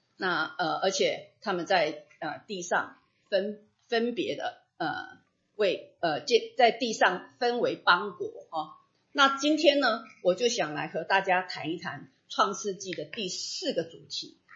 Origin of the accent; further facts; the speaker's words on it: Sichuan, China; now in United States; 比方我们知道，我们四川人讲话就比较快哈